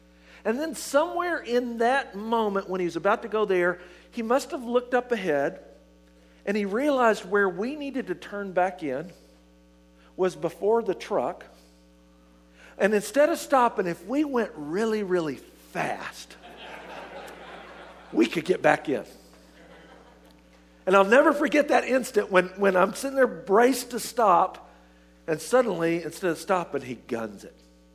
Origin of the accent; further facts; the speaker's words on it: the South, United States; now in California, United States; I know after being in California for a year, I've lost my accent, so you can't tell that I'm from the South.